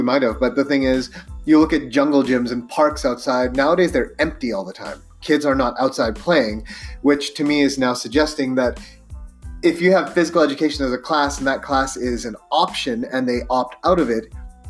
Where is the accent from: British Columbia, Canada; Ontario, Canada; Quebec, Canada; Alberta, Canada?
Alberta, Canada; Fort McMurray; I grew up in Fort McMurray, and basically every class for gym almost always was floor hockey.